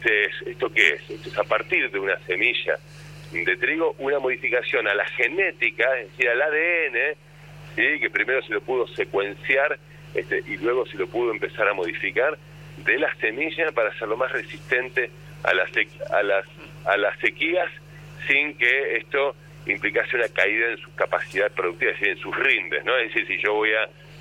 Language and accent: Spanish; Tandil, Buenos Aires Province, Argentina; lo mismo en la ciudad de Tandil, por ejemplo, de donde soy yo